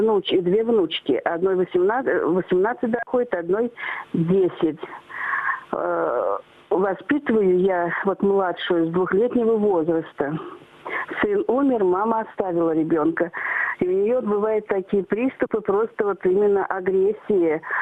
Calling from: Bashkortostan, Russia; я дозвонилась из Башкирии.

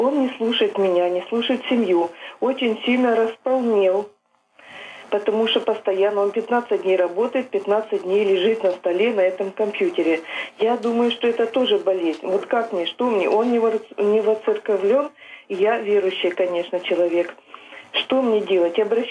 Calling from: Ussuriysk, Primorsky Krai, Russia; из Дальнего Востока, с Уссурийска

